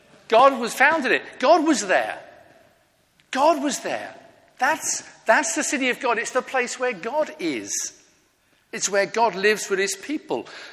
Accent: Elmden, East of England, United Kingdom; also born or lived in Surrey; I came here to St. Peter's from a village called Elmden near Cambridge, but I was born in Surrey.

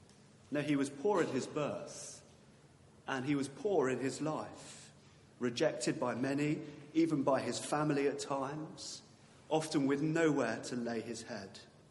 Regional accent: United Kingdom; Being British, of course, I hide it and pretend I've got something stuck in my eye.

